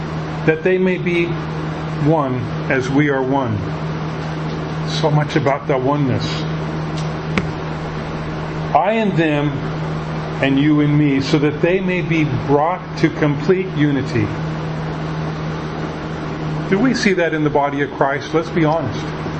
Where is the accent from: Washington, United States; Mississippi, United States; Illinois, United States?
Washington, United States; Tacoma; Again, I grew up in Tacoma. My church, Temple Baptist Church, was an off-split of First Baptist Church.